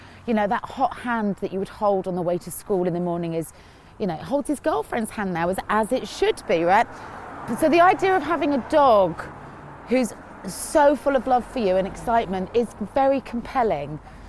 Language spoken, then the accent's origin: English; Cheltenham, South West England, United Kingdom; Yep, I'm born and raised in Cheltenham in Gloucestershire, which sounds terribly fancy.